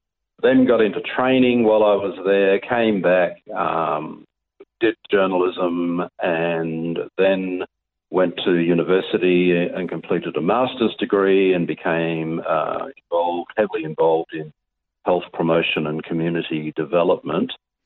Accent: Geraldton, Western Australia, Australia; born or raised there; also born or lived in Narrogin

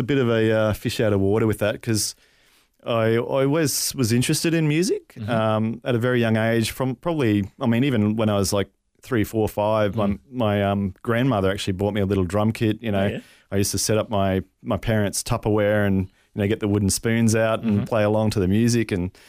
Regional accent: Rockhampton, Queensland, Australia; So, I grew up in Rocky.

